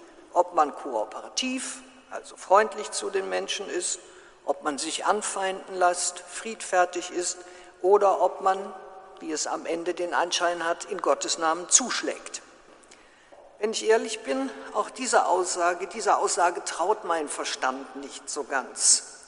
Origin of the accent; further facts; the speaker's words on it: Münster, North Rhine-Westphalia, Germany; Selbstverständlich bin ich in Münster aufgewachsen, durch alle Höhen und Tiefen des Kirchenjahres mitgeschleppt worden